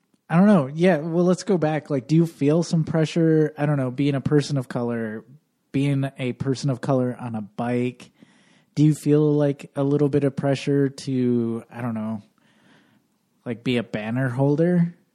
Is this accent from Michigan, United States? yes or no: yes; Michigan, United States; I grew up in a rural town of Michigan with 95% white people.